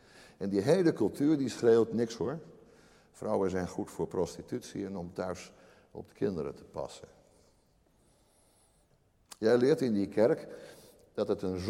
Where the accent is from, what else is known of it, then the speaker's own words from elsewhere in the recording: Amsterdam, North Holland, Netherlands; zo ben ik opgegroeid in Amsterdam. Dat heb ik toch in Amsterdam. Als ik door de binnenstad van Amsterdam ging, mijn school was op de Keizersgracht. En ik kwam zelf uit Amsterdam-Oost, uit de Linnaeusstraat.